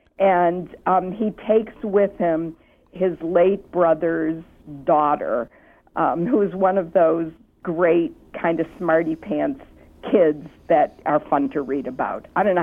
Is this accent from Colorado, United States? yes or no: no; Detroit, Michigan, United States; when I was growing up in Detroit, there were no Howard Johnson's in Detroit itself.